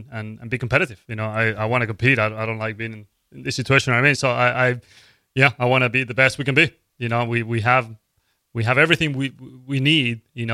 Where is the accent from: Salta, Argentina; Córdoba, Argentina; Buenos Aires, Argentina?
Córdoba, Argentina; I was born in Cordoba, Argentina. Born and raised there.